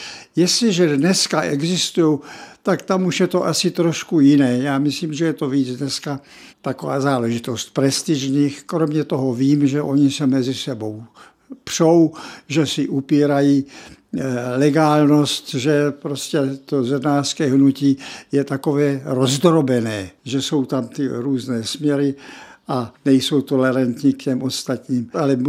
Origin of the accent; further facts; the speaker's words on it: Brno, South Moravian Region, Czechia; a té si cením asi nejvíce právě proto, že jsem kovaný Brňák.